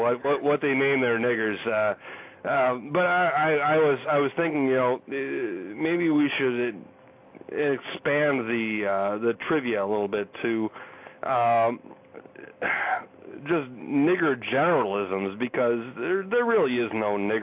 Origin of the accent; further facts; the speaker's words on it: Wisconsin, United States; accent: Wisconsin; they suspected I was from the Wisconsin. Just because of the way I was talking